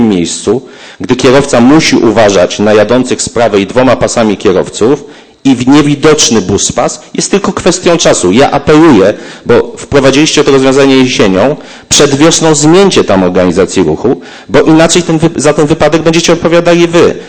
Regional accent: Poznań, Greater Poland Voivodeship, Poland; składaliśmy poprawki indywidualnie jako poznaniacy

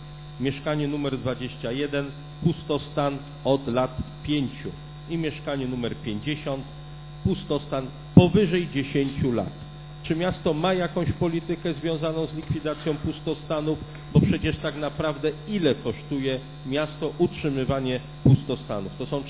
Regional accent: Poznań, Greater Poland Voivodeship, Poland; my poznaniacy

